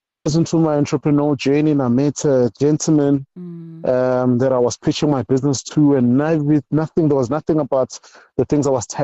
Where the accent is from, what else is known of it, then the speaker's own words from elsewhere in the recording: Tembisa, Gauteng, South Africa; my life journey started in Tembisa. I was born and bred in Tembisa in a section called Mkanza. Raised by a phenomenal woman with an older brother. So I schooled there